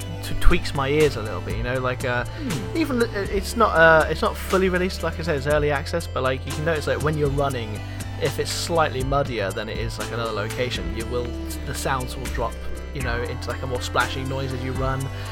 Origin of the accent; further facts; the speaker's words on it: United Kingdom; Because we're all British lads